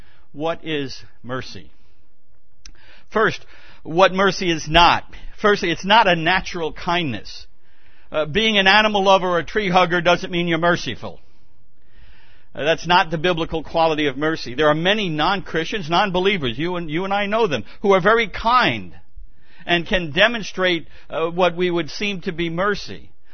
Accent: Brooklyn, New York, United States; born there; Well, I was born in Brooklyn.

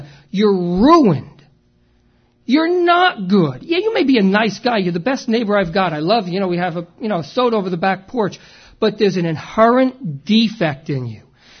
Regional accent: New Jersey, United States; Now, look, I'm from North Jersey.

